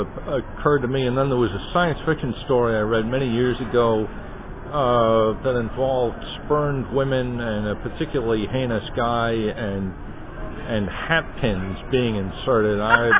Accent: New England, United States; I grew up on the New England coast, so hurricanes have happened to me before, but boy, nothing like this.

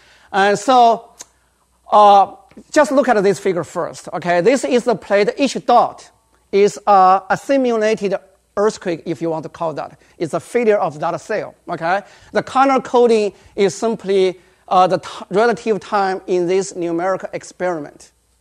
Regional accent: Sichuan, China; this earthquake in 2008 that happened in Sichuan province, by the way, my hometown.

